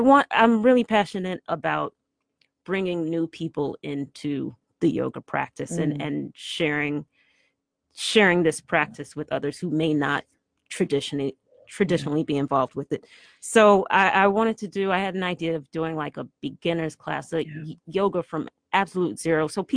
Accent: Chicago, Illinois, United States; Let's see, I'm a Chicagoan, and I'm naming other famous yogis.

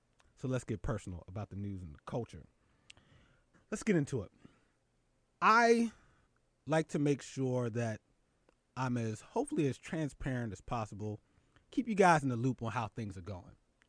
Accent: Philadelphia, Pennsylvania, United States; Now, I'm from Philly. Shout out to the city, brotherly love. And Philly has a bit of a underdog spirit to it.

